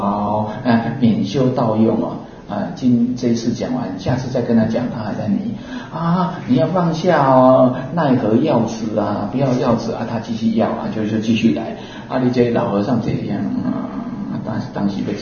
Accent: Wuri, Taichung, Taiwan; born there; 我小时候是在乌日出生的。

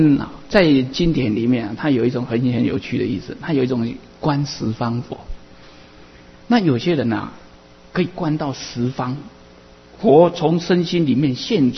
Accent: Taiwan; accent: Taiwanese Mandarin; 对不起，我这个台湾国语啊

